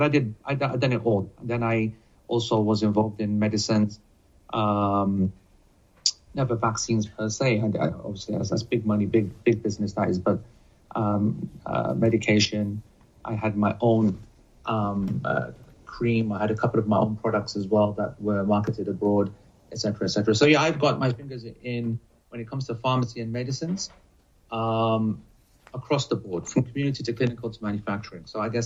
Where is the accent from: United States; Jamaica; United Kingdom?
United Kingdom; I want to comment on that as a Brit.